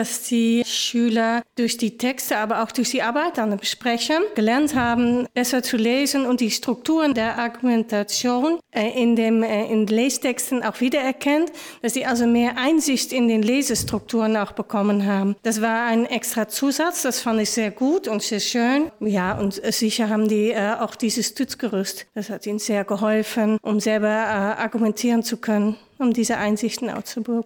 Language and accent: German; Netherlands; German is a second language; Also ich komme aus den Niederlanden